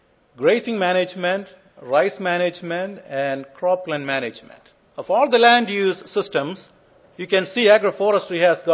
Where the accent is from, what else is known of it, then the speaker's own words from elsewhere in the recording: Missouri, United States; I come from Missouri.